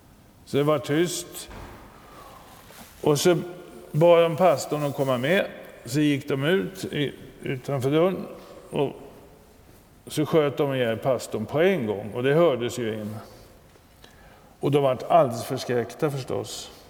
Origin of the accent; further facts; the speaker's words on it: Abensberg, Bavaria, Germany; Jag var väl i tonåren, junior och scoutledare och sånt där hemma i Abensberg.